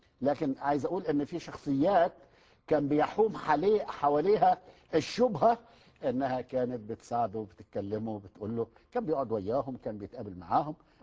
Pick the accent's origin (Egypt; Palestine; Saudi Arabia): Egypt; أنا في مثل شعبي مشهور عندنا في مصر، مش عارف بقية البلاد العربية موجودة ولا لا